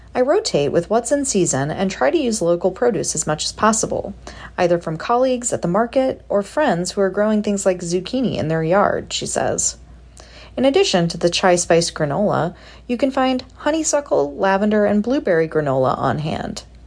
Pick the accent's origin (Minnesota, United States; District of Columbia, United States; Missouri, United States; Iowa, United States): Missouri, United States; I grew up in Southeast Missouri, but I've lived in St. Louis on and off for 15 years or so, and have been back for 6.